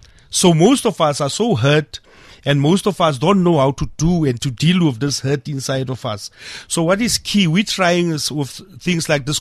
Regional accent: South Africa; you know our South Africans, they don't believe you as a South African when you start something until you link it with an American.

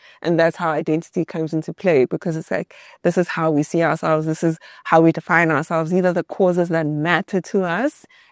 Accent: South Africa; the more I travel within an African context perspective, as a South African as example, is that what we are taught in school is so much different to what everyone else is being taught in school, right?

